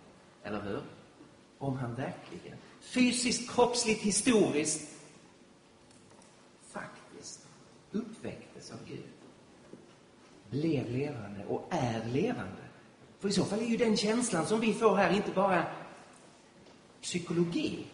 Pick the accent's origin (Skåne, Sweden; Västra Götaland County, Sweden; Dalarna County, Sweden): Skåne, Sweden; accent: Scanian; now in Stockholm, Sweden; Ni hör att jag är skåning.